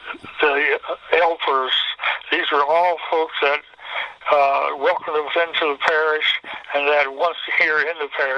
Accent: Indianapolis, Indiana, United States; born there; I was born here in Indianapolis on August the 14th, 1935

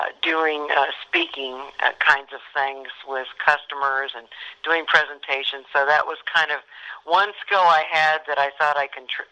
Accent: Indianapolis, Indiana, United States; born there; I was born in Indianapolis at Coleman Hospital downtown.

